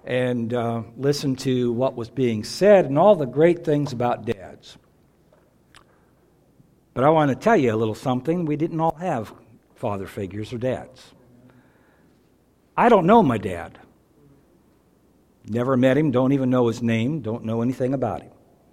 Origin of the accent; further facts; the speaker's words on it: Carnegie, Pennsylvania, United States; a United Methodist church that was not far from where I grew up in Carnegie, Pennsylvania.